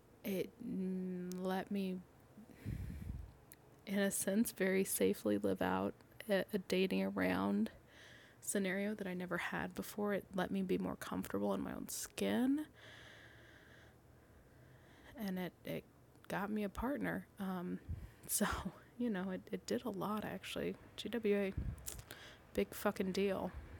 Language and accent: English; Texas, United States; moved away; I'm Texan, to be quite honest, originally, and I still identify as Texan, but I'm in the Midwest now.